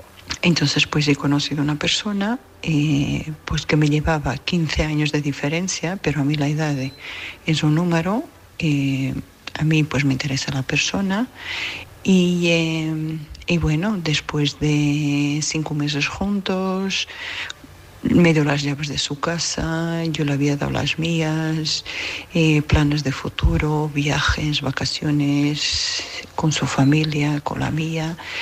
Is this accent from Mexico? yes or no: no; Burgos, Castile and León, Spain; Soy de Burgos.